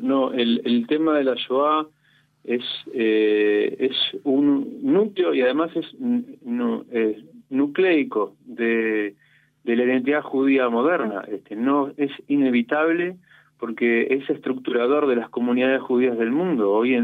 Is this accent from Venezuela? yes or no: no; Aragon, Spain; yo también vengo de Aragón